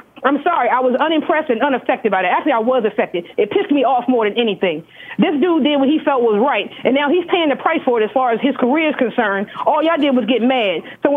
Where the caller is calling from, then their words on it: Washington, District of Columbia, United States; I'm calling from Washington, D.C.